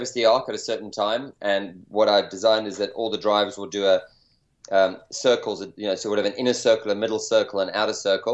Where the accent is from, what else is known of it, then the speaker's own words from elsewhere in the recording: South Africa; now in California, United States; growing up in South Africa in an outdoor environment, and now California